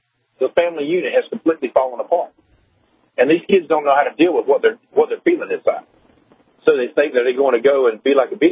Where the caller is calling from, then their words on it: Statesboro, Georgia, United States; I'm outside of Statesboro, Georgia.